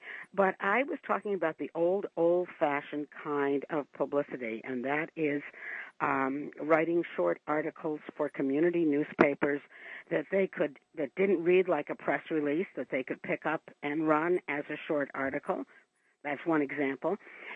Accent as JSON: {"language": "English", "region": "Connecticut", "country": "United States", "moved": "yes", "lives_now": "Canada", "said": "Yes, I come from Connecticut."}